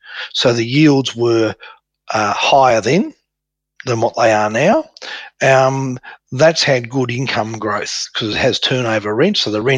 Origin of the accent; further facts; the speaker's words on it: Tasmania, Australia; It was not in Tasmania, which is my hometown.